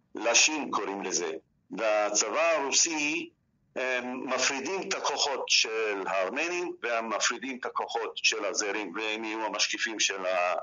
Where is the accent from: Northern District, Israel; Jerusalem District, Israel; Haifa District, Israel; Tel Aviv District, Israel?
Tel Aviv District, Israel; Jaffa; כן, אני יליד הארץ מצד אבא, דור שביעי, מיפו, ומצד אבא, אמא שלי נולדה בלבנון, מהמשפחות הארמניות שניצלו מהשואה הארמנית.